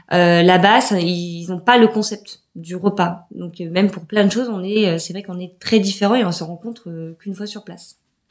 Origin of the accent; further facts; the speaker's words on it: France; en tant que Français, on est un peu sur notre faim.